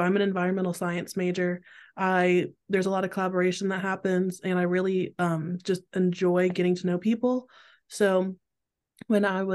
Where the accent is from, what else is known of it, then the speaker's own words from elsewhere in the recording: North Carolina, United States; now in Oregon, United States; So I go to a small liberal arts school in Oregon, like I said. I'm from North Carolina.